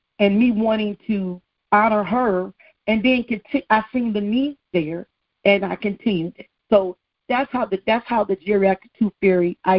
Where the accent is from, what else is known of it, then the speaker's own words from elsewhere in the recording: Detroit, Michigan, United States; now in Florida, United States; I'm originally from Detroit, and I was in the Navy, and I ended up getting stationed in Florida, and that's where we ended up settling.